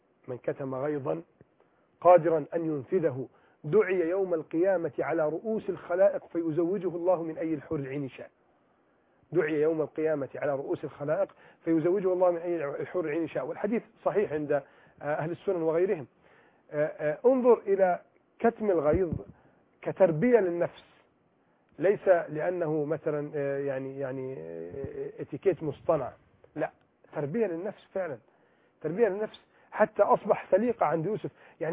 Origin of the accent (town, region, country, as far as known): Egypt